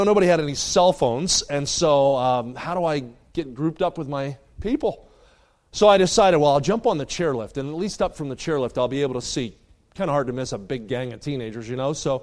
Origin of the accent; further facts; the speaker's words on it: New Jersey, United States; now in Kansas City, United States; As a kid growing up, I skied in the Pocono Mountains when I grew up in New Jersey, then moved to the Midwest, live in Kansas City now.